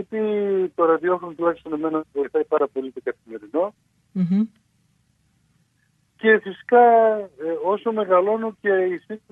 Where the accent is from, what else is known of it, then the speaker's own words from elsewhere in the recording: Serres, Central Macedonia, Greece; Ναι, γεννήθηκε στις Σέρες και μάλιστα οι Σέρες